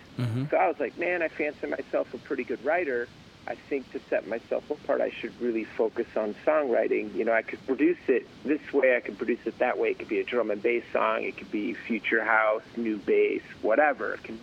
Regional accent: Chicago, Illinois, United States; now in California, United States; I was a kid growing up in Chicago. I thought everybody was into house music like we were.

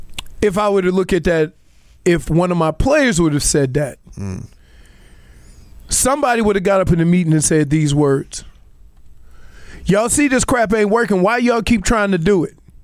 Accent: New Orleans, Louisiana, United States; I grew up in New Orleans.

